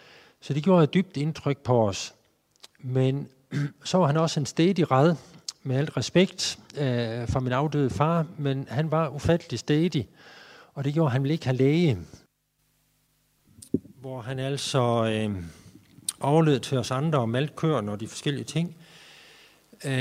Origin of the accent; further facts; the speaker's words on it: West Jutland, Denmark; Min far, han var landmand, og jeg stammer fra Vestjylland, og vi havde sådan en lille gård.